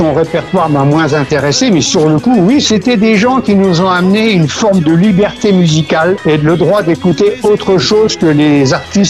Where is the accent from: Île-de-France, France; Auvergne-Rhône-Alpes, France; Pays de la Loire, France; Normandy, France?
Normandy, France; Cherbourg; now in Rouen, France; Alors déjà moi j'habitais pas Rouen, moi, puisque je suis en exil depuis 1972 à Rouen. Moi je suis originaire de Cherbourg.